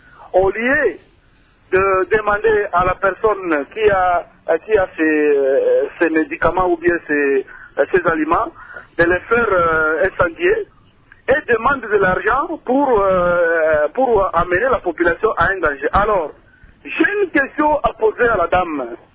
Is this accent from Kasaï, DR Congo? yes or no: yes; Kamako, Kasaï, DR Congo; je viens de Kamako